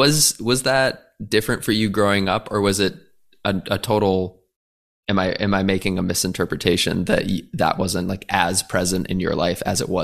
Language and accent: English; United States; Just kidding. I love being American.